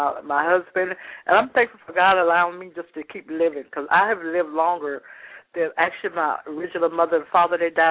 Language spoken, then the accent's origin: English; North Carolina, United States; I'm from North Carolina, so I'm going to be doing sweet potato pie